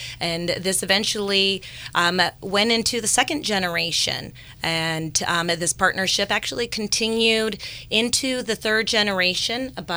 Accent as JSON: {"language": "English", "town": "Dry Creek Valley", "region": "California", "country": "United States", "tie": "born or raised there", "said": "I grew up in the Dry Creek Valley. Both my parents were in the industry."}